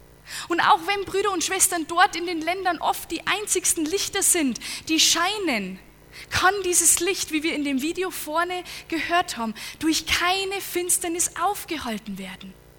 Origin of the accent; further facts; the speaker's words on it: Dickendorf, Rhineland-Palatinate, Germany; Ich weiß nicht, ich komme aus Dickendorf, ja.